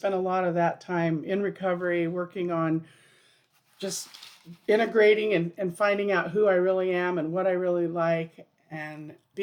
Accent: Idaho, United States; born there; I was born in Idaho, and it was my parents' second marriage

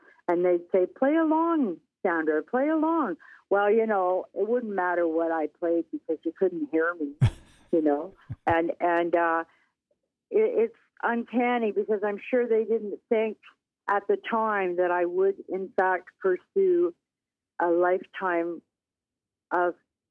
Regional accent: Windsor, Ontario, Canada; And I grew up in Windsor, Ontario, of all places.

